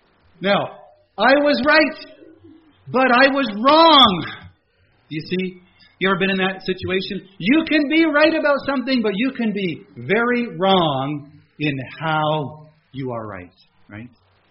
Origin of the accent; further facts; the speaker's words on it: Canada; because Jen is a U.S. citizen and I'm Canadian